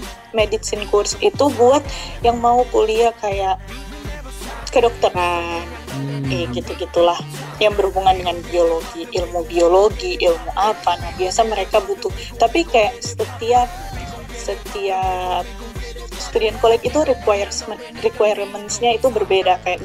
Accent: Indonesia

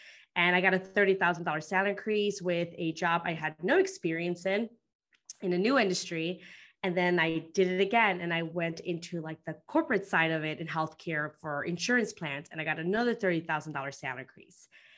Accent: Chicago, Illinois, United States; I came from Chicago. So usually around this time is probably like around the teens, maybe 20s.

